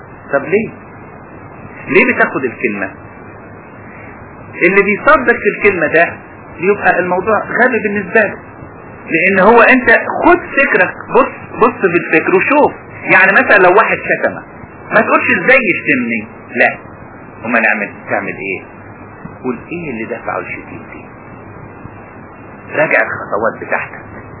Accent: Asyut, Asyut Governorate, Egypt; اتنين تجار عندنا في اسيوط

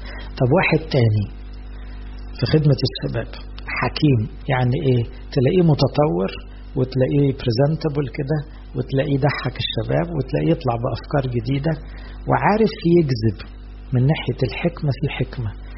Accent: Egypt; عندنا في مصر بعد الثورة بقى في شعار مهم قوي

